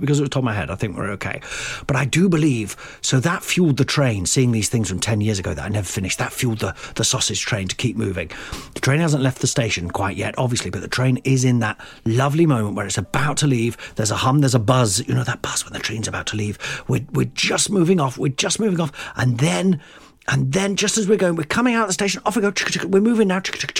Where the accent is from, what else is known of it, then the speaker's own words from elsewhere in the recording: Midlands, United Kingdom; all the years of growing up in the Midlands in a kind of like, think you're better than us, don't you?